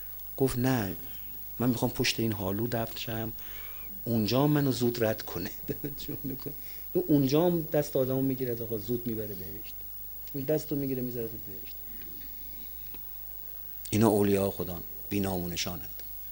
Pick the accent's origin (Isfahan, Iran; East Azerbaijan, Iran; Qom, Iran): Isfahan, Iran; گفتم خوبه برگشتنم با هم بریم چون من اصفهانیم.